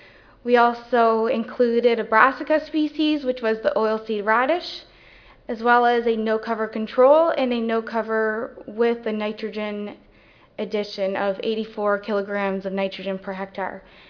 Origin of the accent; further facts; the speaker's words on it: Ontario, Canada; I'm hailing from Ontario